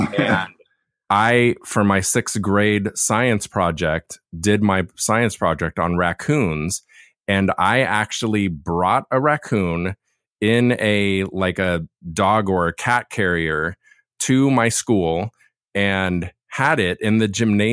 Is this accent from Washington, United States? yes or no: no; Laguna, California, United States; Where I was born and raised down in Laguna, for some reason, there were quite a lot of raccoons there.